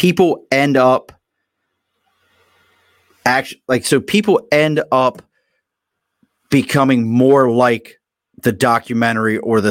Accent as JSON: {"language": "English", "town": "Baltimore", "region": "Maryland", "country": "United States", "tie": "born or raised there", "said": "I always say this about growing up in Baltimore. I mean, it's not, look, where I grew up was a perfectly fine blue-collar neighborhood."}